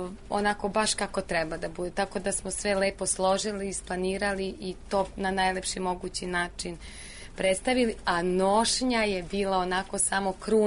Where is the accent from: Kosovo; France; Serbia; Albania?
Kosovo; Prizren, Prizren District; Ja sam Prizrenka, rodom s Kosova i Metohije.